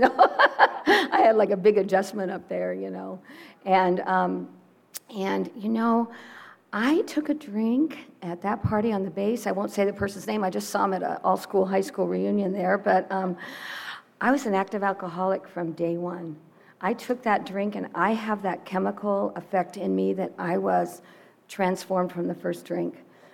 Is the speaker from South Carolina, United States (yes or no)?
no; Ridgecrest, California, United States; now in Newport Beach, United States; I'm from Ridgecrest. I was born and raised here.